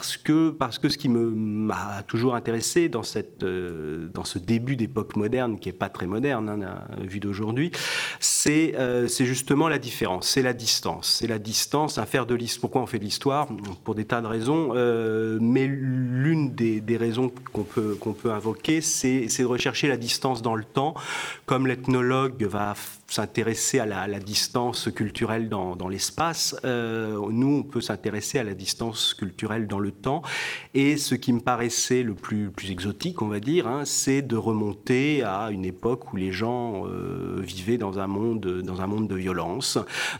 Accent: Tours, Centre-Val de Loire, France; born there; un nom qui révèle mes ascendances bretonnes. Hein, j'ai la particule bretonne, si l'on peut dire, mais je suis né à Tours. Je suis né à Tours, donc j'ai été bercé d'une certaine façon un peu dans les châteaux de la Loire.

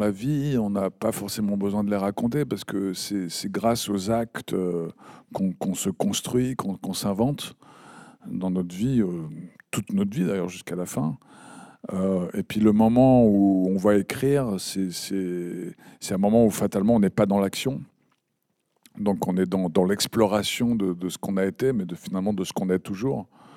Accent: Paris, Île-de-France, France; en tant que petit Parisien, vraiment d'un Paris qui, à l'époque, était encore populaire, donc qui avait grandi dans le bitume

